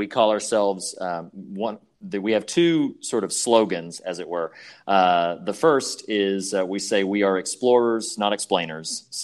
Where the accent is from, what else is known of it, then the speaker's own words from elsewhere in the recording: the South, United States; I grew up in the South, charismatic Pentecostal church culture.